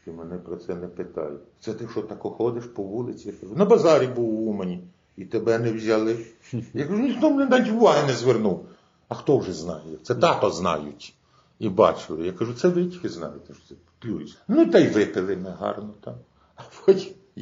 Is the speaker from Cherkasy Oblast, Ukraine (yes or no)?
yes; Uman, Cherkasy Oblast, Ukraine; Я сам з Уманщини. Так, я ще Каштини, Уманський гайдамак.